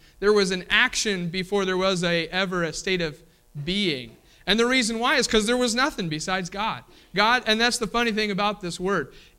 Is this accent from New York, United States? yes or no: no; Kentucky, United States; accent: Kentucky; I have my Kentucky accent there still, and there are ain't and other things that I say every once in a while, all right, that's Kentucky coming out in me, amen?